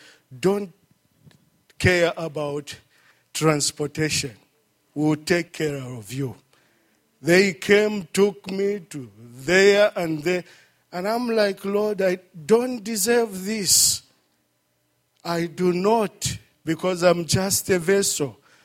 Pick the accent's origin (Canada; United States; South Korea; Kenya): Kenya; in fact, look, this proves that I'm a Kenyan.